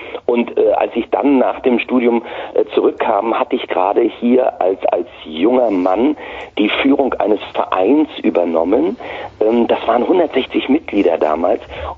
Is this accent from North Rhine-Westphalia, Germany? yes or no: no; Mecklenburg-Vorpommern, Germany; Also ich komme tatsächlich aus dieser Gegend hier und bin auch innerlich richtig gefühlt ein Ossi mit allem Für und Wider.